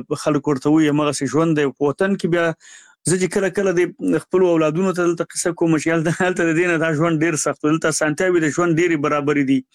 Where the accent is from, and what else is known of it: Jalalabad, Nangarhar, Afghanistan; born or raised there